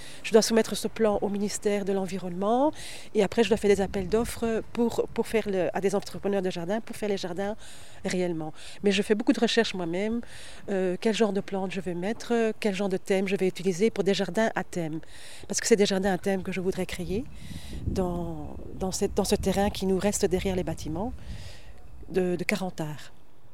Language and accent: French; Flanders, Belgium; comme mon mari est anglais et moi je suis flamande